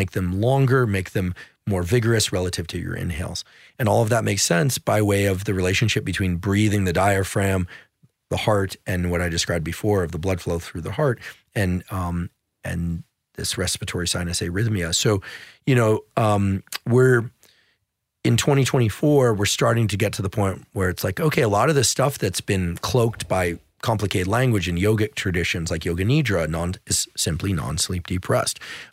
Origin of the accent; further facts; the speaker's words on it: California, United States; Now, I'm from the Bay Area, so we can talk, I can say that with some, you know, self-effacing humor to it.